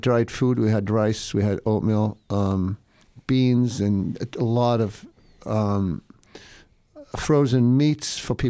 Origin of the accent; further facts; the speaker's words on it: United States; when they realized that I was American, well, I'm Welsh American